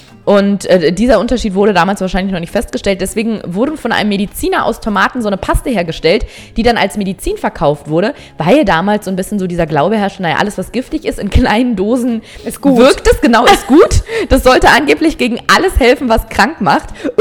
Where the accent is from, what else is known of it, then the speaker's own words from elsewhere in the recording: Berlin, Germany; born there; ich bin in Berlin geboren, meine Mutter ist in Deutschland geboren, mein Vater, gut, der kommt aus Afghanistan. Ich habe einen deutschen Pass, einen deutschen Personalausweis